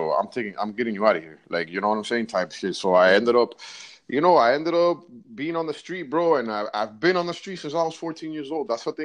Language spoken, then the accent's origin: English; Miami, Florida, United States; born there; Yes, sir. I was born in Miami.